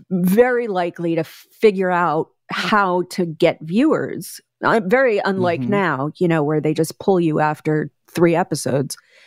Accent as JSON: {"language": "English", "town": "Brooklyn", "region": "New York", "country": "United States", "tie": "born there", "lives_now": "Los Angeles, United States", "said": "I was born in Bensonhurst in Brooklyn."}